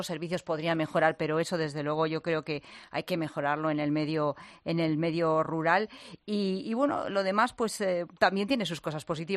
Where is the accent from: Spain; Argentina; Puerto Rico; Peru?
Spain; Castile and León; pueblo muy pequeñito de la provincia de Zamora, muy lejos también de la capital, con muy poca población. En mi pueblo no hay niños